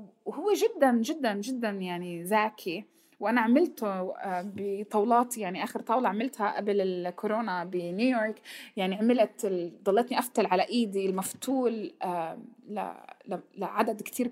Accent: Palestine; ونحن كفلسطينيين لمدة كتير طويلة من الزمن

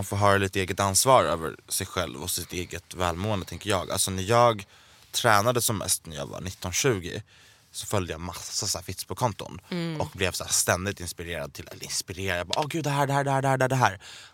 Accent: Gävle, Gävleborg County, Sweden; Gävle kommun, det är min hemstad

